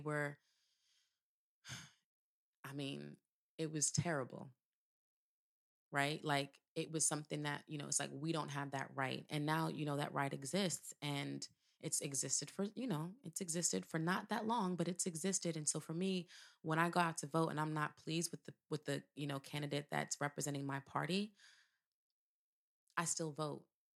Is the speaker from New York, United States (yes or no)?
no; Morgantown, West Virginia, United States; Tuesday, I drove into Virginia from my hometown of Morgantown, West Virginia